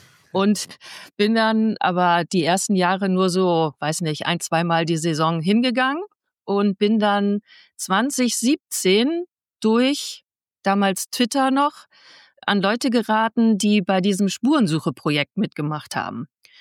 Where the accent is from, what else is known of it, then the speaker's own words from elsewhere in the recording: Bremen, Germany; now in Berlin, Germany; In meiner Jugend bin ich nämlich aufgewachsen in Werderland